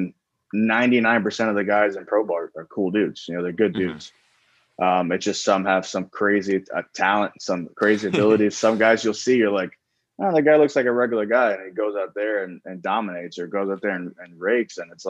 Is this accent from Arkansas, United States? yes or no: no; Florida, United States; I grew up in South Florida. Family didn't have a lot of money